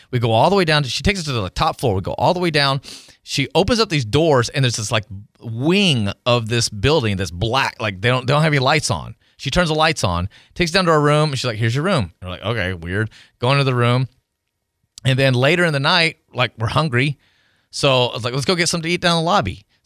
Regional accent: Tennessee, United States; also born or lived in Texas / Illinois / Iowa / Ohio; because I grew up in Tennessee, lived in Texas for 10 years, 13 years. And then when I got in radio kind of moved you around all over the place. And so I lived in like Illinois and Iowa and Ohio.

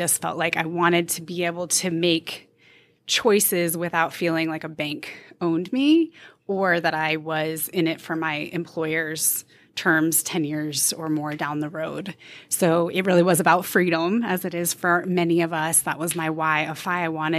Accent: Virginia, United States; now in Wilmington, United States; I am from Northern Virginia originally. Just 2 years ago, I moved to Wilmington, North Carolina.

